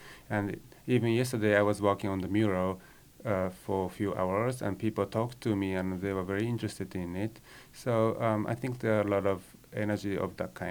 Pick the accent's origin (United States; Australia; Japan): Japan; Tokyo; So I was born and raised in Tokyo. And then when I was a teenager, there was a big trend of street culture from New York.